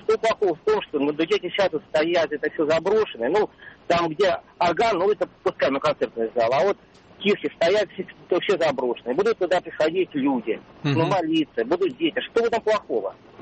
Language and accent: Russian; Moscow, Russia; я из Москвы.